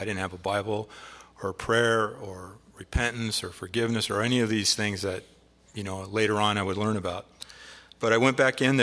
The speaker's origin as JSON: {"language": "English", "town": "Whittier", "region": "California", "country": "United States", "tie": "born or raised there", "said": "Well, I grew up in Whittier, California, and my parents divorced when I was 2."}